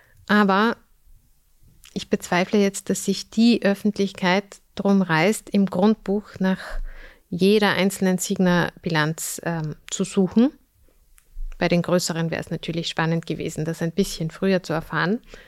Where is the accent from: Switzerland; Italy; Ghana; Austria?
Austria; weil die Strafen bei uns in Österreich zumindest für einen Milliardenkonzern jetzt auch nicht so hoch sind.